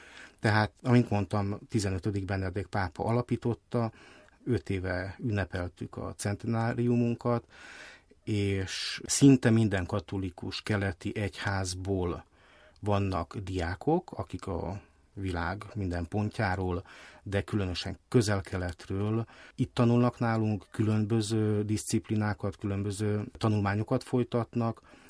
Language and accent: Hungarian; Zakarpattia Oblast, Ukraine; Kárpátaljáról származom, görögkatolikus jezsuita szerzetes vagyok.